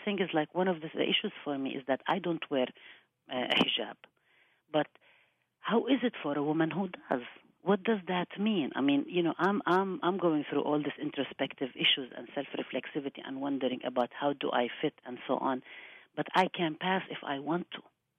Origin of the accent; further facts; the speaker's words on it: Palestine; the impulse is to always say Palestinian. You know, I'm from Palestine.